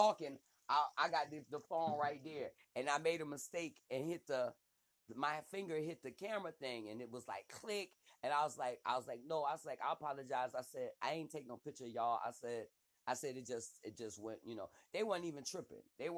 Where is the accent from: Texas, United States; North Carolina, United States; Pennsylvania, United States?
Pennsylvania, United States; Philadelphia; I was like, I'm from Philly.